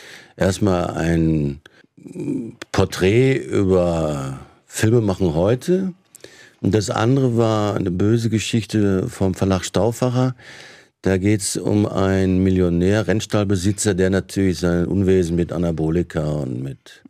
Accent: Frankfurt, Hesse, Germany; born there; Also ich bin in Frankfurt ja geboren

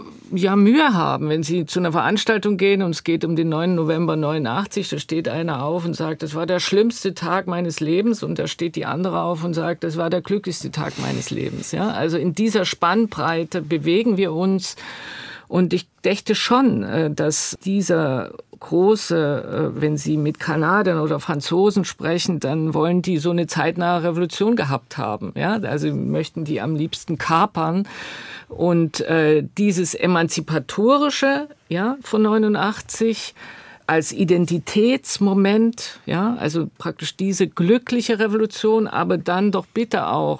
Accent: East Germany, Germany; ich glaube, dass wir als Ostdeutsche doch vor allen Dingen eine Diktatur überwinden wollten.

